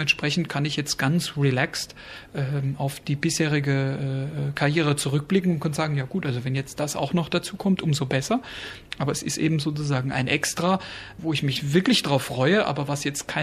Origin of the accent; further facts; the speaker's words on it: Germany; als Deutscher müsste man ja annehmen, nachdem das die meisten Opernhäuser der Welt ja doch in Deutschland stehen, dass man hier kontinuierlich immer weiter nach oben kommt.